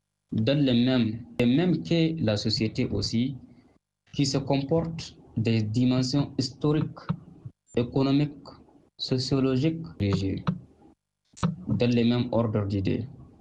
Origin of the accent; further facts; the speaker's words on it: Niger; je suis nigérien.